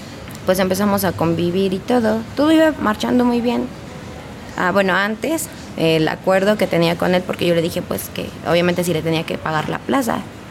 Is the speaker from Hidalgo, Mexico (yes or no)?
yes; Hidalgo, Mexico; Yo no soy de aquí del estado, yo soy de Hidalgo. Uh-huh. Tenía toda mi vida viviendo ahí, hasta apenas tenía un año aquí.